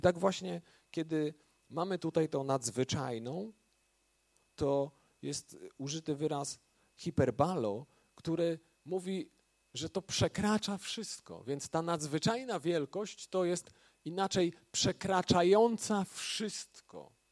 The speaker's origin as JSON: {"language": "Polish", "town": "Braniewo", "region": "Warmian-Masurian Voivodeship", "country": "Poland", "said": "fryzjerkę w Braniewie, w mieście, z którego pochodzę i co jakiś czas zachodziłem tam, później już wyjechałem z Braniewa, ale jeszcze jak przyjeżdżałem, to do niej zachodziłem po starej znajomości"}